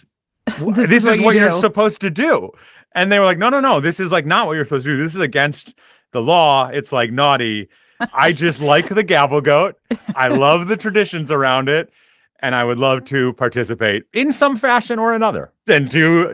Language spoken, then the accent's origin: English; Minneapolis, Minnesota, United States; I have a certain sense of guilt about not being back in my hometown, about not being back in Minneapolis.